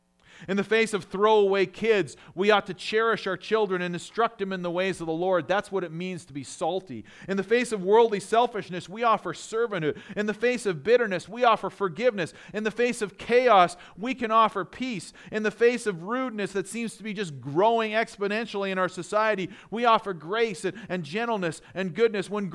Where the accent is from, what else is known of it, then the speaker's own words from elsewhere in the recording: Canada; I grew up in Canada, as most of you know, and I loved watching the northern lights up in Canada.